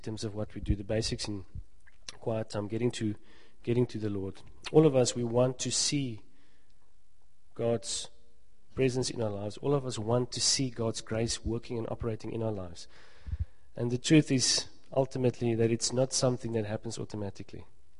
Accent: Karoo, South Africa; I grew up in the Karoo, and it's a beautiful part of this country.

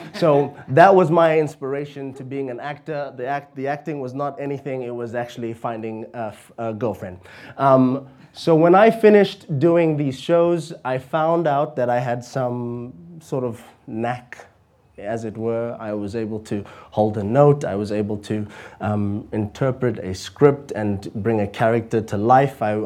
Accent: Kimberley, Northern Cape, South Africa; I'm from Kimberley. I was going to do law.

